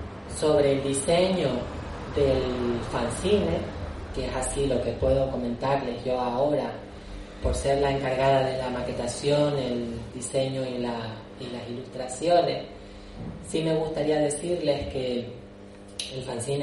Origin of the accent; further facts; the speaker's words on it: Buenavista del Norte, Canary Islands, Spain; Yo soy de Buenavista del Norte, que es un pueblito de Tenerife, que está como en la otra punta, que casi ya no es ni Tenerife porque está tan lejos de la capital que muchas veces se nos olvida que estamos ahí, y ahí me crié 18 años.